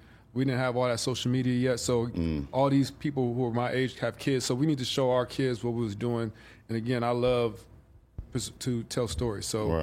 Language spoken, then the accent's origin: English; Compton, California, United States; I came from Compton to Dominguez.